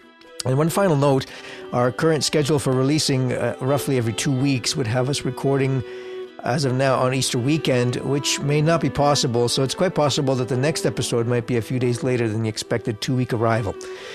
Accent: Canada; I think we're going to emphasize the .ca URL, being Canadian and all that.

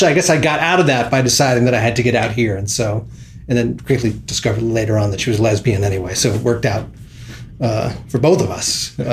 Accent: Philadelphia, Pennsylvania, United States; I am from Philadelphia. I like to say West Philadelphia

